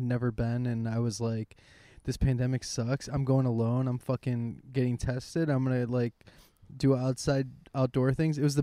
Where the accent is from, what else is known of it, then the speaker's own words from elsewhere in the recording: Chicago, Illinois, United States; I'm from Chicago, Illinois. I was born in Ravenswood Hospital. I grew up on Foster and Western. that is where I was born and that's where I'm from.